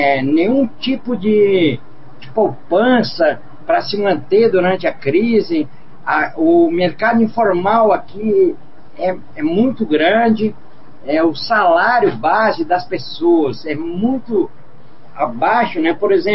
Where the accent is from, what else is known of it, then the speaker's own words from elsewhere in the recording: South Region, Brazil; Rapaz, assim, eu sou do Sul, né, cara? Então, a gente fala que o Sul é a parte rica do país.